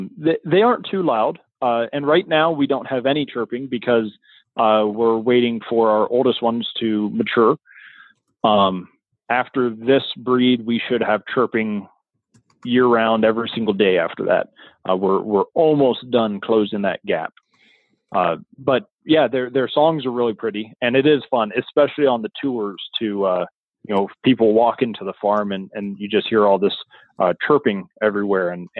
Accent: Long Beach, California, United States; So I didn't grow up in Montana. I grew up in Long Beach, California.

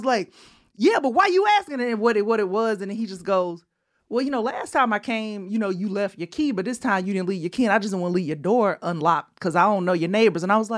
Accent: Columbus, Georgia, United States; No, I'm from Columbus, Georgia.

